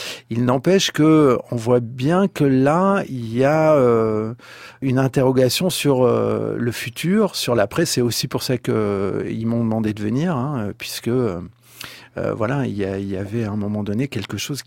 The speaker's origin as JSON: {"language": "French", "country": "France", "said": "moi, je suis français"}